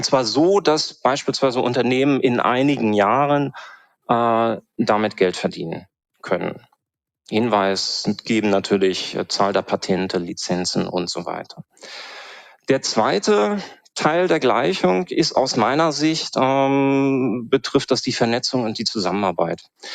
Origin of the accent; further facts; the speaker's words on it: Northern Germany, Germany; dann wäre das doch mal gar nicht so schlecht, würde ich als Norddeutscher sagen.